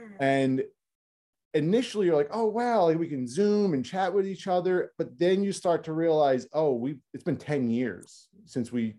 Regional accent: East Coast, United States; now in California, United States; I'm from the East Coast. So I moved out to California. It's been like 12 years now.

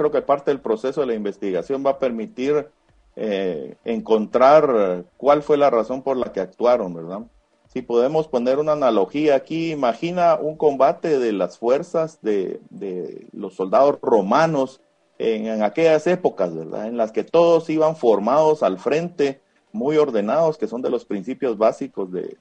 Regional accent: Guatemala; nosotros como guatemaltecos

